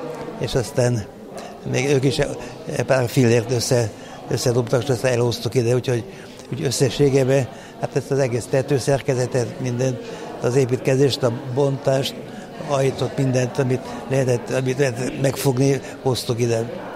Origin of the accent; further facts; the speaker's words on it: Transylvania, Romania; Erdély származású vagyok